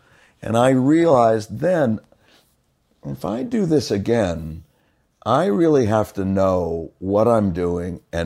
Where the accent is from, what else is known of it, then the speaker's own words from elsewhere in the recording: Los Angeles, California, United States; I'm from L.A., born and raised out there.